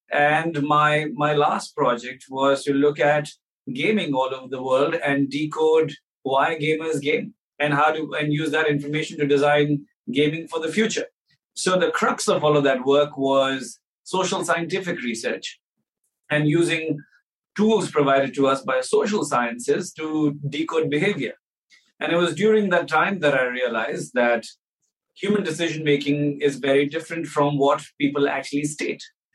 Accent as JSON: {"language": "English", "country": "India", "tie": "born there", "said": "I was born in India."}